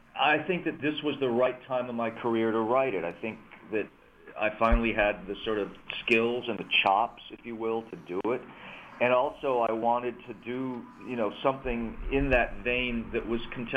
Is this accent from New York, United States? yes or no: yes; Staten Island, New York, United States; born there; You know, I was born on Staten Island in New York. This is a New York book. I've lived and worked in New York on and off my whole life.